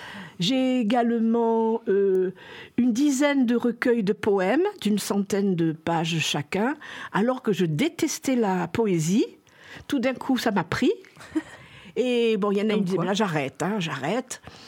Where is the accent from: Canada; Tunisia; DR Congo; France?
Tunisia; born there; Il y a toujours la Tunisie, parce que je suis née en Tunisie